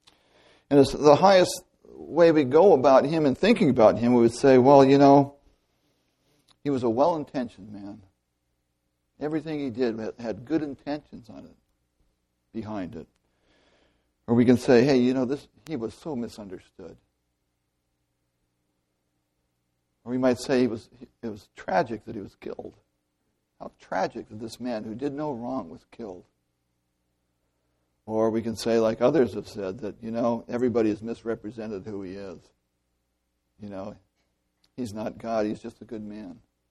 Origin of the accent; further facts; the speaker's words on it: California, United States; Good Virginia red clay, right? I'm from California. It's adobe.